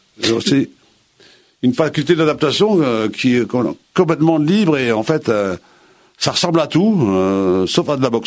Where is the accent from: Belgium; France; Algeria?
France; Argenteuil, Île-de-France; born there; Argenteuil, ma ville natale.